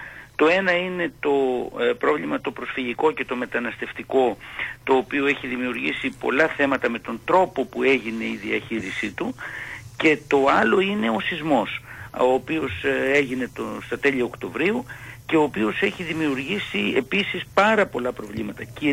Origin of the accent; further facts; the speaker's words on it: Samos, North Aegean, Greece; moved away as an adult; Γεννήθηκα το 1966 στις 19 Φεβρουαρίου στο βαθύ της Σάμου, στο κάτω βαθύ δηλαδή στην πόλη της Σάμου, όπου και μεγάλωσα και τελείωσα τις εγκύκλιες σπουδές. Έφυγα από εκεί για να σπουδάσω στο πανεπιστήμιο.